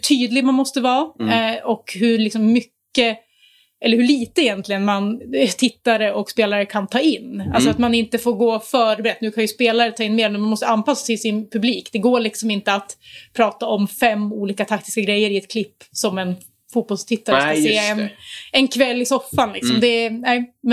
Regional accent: Västerås, Västmanland County, Sweden; I Västerås.

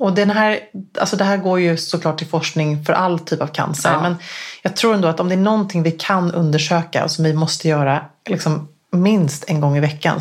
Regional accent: Gävle, Gävleborg County, Sweden; Vi var gamla barnomskompisar från Gävle

